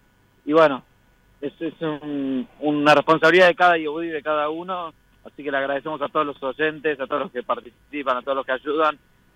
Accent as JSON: {"language": "Spanish", "country": "Argentina", "said": "Éramos más de 100 argentinos bailando."}